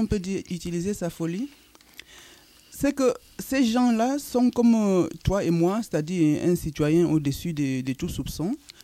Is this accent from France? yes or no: no; West, Cameroon; ce qui se passe dans la région Bamileke au Cameroun, c'est-à-dire ma région d'origine.